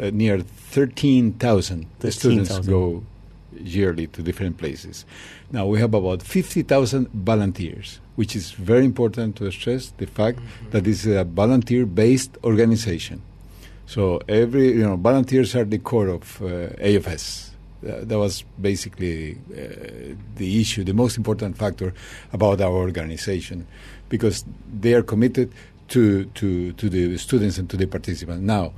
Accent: Costa Rica; and I'm from Costa Rica.

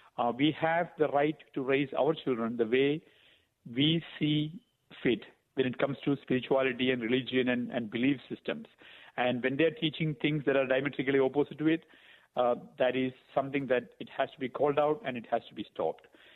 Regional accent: India; moved away as an adult; now in United States; I am from India. I'm an immigrant from India. I'm an engineer by profession. Came to U.S. for my master's degree in engineering.

